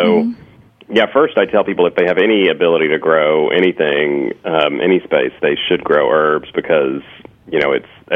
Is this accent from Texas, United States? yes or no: yes; Texas, United States; I like Tex-Mex flavors and Mexican food growing up in Texas, and salsas and everything.